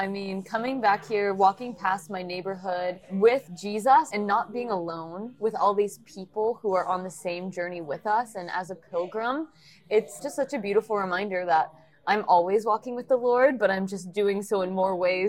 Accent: Dallas, Texas, United States; now in New York, United States; I'm from Dallas, Texas, but I've been living in Manhattan for the past 4 years.

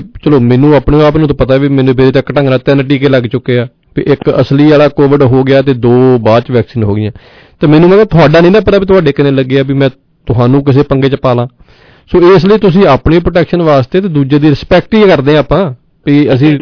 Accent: Nathuchahal, Punjab, India; ਸਾਨੂੰ ਕਦੋਂ ਨਾਲ ਸਾਡੇ ਪਿੰਡ ਨੱਥੂਚਾਲ ਪਿੰਡ ਤੇ ਸਾਨੂੰ ਦੋ ਮੁੰਡਿਆਂ ਨੂੰ ਉੱਥੇ ਭੇਜਤਾ ਸਕੂਲੇ ਕੋਈ ਚਿੱਠੀ ਫੜਾਉਣ

